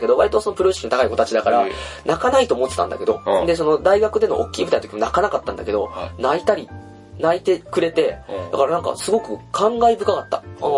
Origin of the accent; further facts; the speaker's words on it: Asumigaoka, Chiba, Japan; 俺が生まれ育ったその、あすみが丘っていう町があるんだけど、千葉の。